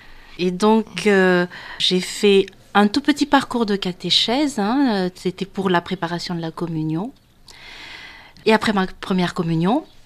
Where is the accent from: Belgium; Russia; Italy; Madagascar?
Madagascar; moved away as an adult; now in France; Oui, je suis malgache. Je suis malgache. Donc, je suis venue en France pour faire mes études. J'ai fait mes études à Lyon.